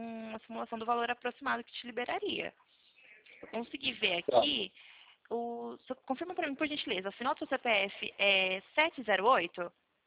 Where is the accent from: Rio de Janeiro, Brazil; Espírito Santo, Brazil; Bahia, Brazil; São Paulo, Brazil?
São Paulo, Brazil; Cordeirópolis; Eu sou de Corderópolis, São Paulo